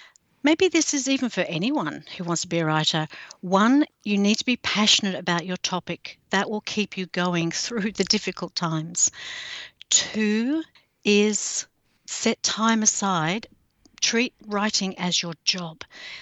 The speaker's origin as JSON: {"language": "English", "country": "Australia", "said": "I'm an author from Australia."}